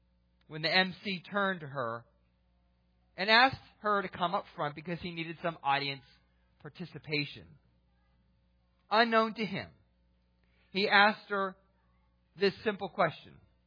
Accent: Pennsylvania, United States; I knew a woman growing up in Pennsylvania.

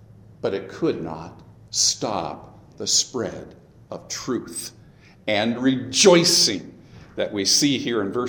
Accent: California, United States; now in Oregon, United States; I sure saw quite a bit of this growing up in the San Joaquin Valley, the Central Valley of California, where many of my friends were ranchers and farmers and such. But I was here in Oregon

